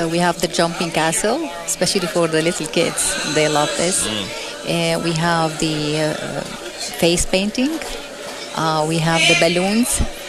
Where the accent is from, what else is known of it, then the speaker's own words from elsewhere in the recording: Syria; also born or lived in Boston, United States; now in United States; I lived in Boston when I came from Syria. I lived in Boston